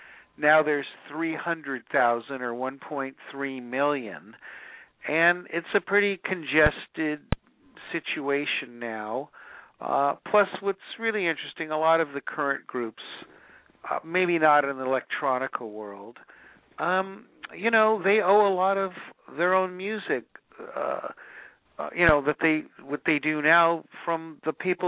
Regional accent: Hollywood, California, United States; I know it may sound corny and hippie-ish, and come on, I'm from Hollywood.

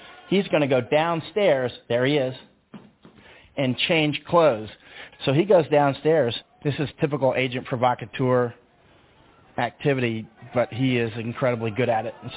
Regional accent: Florida, United States; I can tell them apart. I'm from Florida.

